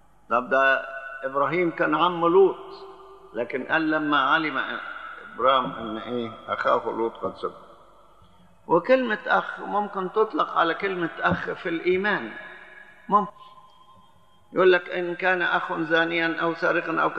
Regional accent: Upper Egypt, Egypt; لزمن قريب عندنا في الصعيد كنا بالشكل ده

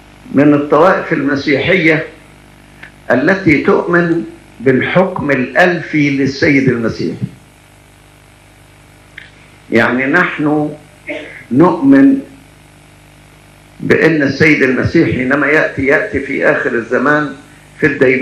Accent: Egypt; يعني وسط أنفسنا كمصريين نتكلم

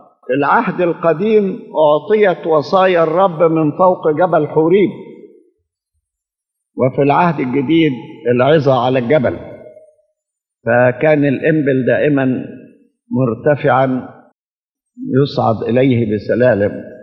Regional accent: Egypt; فهو الإصحاح الخاص بنا كمصريين

